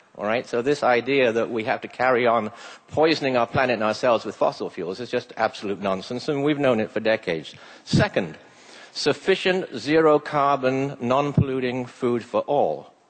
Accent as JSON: {"language": "English", "region": "England", "country": "United Kingdom", "tie": "born or raised there", "said": "When I was a boy growing up in England"}